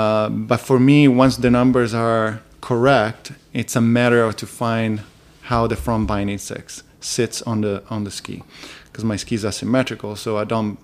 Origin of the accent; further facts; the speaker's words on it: Dolomites, Italy; English is a second language; I grew up in the Dolomites, you know, so there's a lot of mountains and...